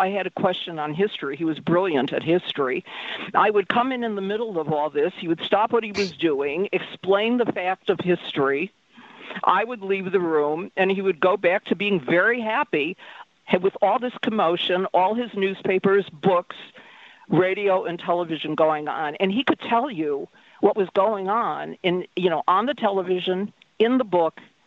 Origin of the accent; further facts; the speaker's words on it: Chicago, Illinois, United States; born there; I was born in Chicago, Illinois.